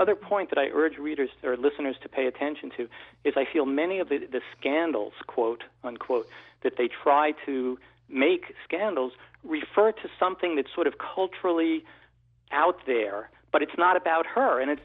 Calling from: Rosendale, New York, United States; So I'm from Rosendale, New York, and I want to shout out to Rosendale.

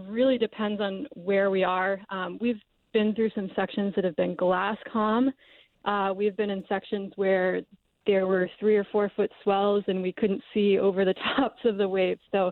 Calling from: Isle of Hoe, Maine, United States; I'm calling from Isle of Hoe, which I believe we have the distinction of the second newest lighthouse in Maine.

